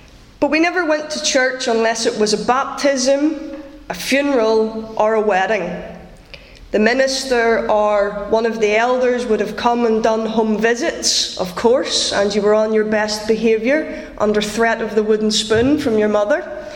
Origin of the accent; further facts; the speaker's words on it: Kells, Northern Ireland, United Kingdom; born or raised there; also born or lived in Ballymena